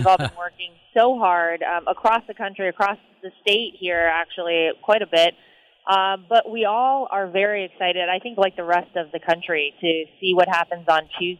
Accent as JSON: {"language": "English", "region": "North Carolina", "country": "United States", "said": "I feel like I, as a North Carolinian"}